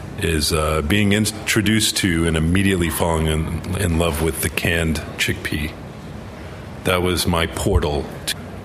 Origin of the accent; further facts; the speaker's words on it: Belmont, Massachusetts, United States; I lived and went to high school in Belmont, which is it borders Cambridge.